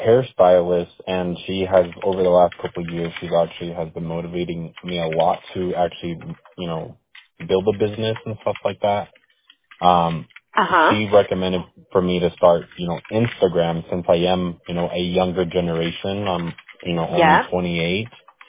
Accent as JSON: {"language": "English", "town": "Winnemucca", "region": "Nevada", "country": "United States", "tie": "born or raised there", "said": "And then in Winnemucca, my hometown, when I do go down there, you know, I just help out neighbors every once in a while."}